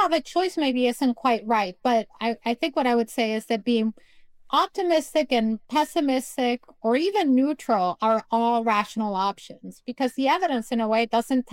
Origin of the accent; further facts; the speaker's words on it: Peru; moved away as an adult; now in United States; So I'm both an immigrant. I grew up in Peru and the first person in my family to go to college. And I came to the States to go to college